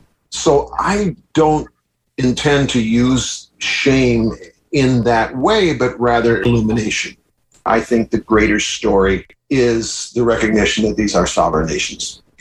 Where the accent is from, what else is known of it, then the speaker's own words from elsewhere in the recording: Wisconsin, United States; I grew up in Wisconsin, in an area where there were a lot of Native folks.